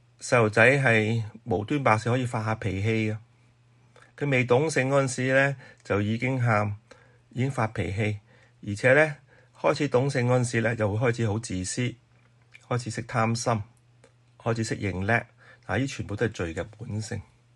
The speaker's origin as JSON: {"language": "Cantonese", "region": "Guangdong", "country": "China", "said": "我哋广东人有句说话就系煮到嚟先至食"}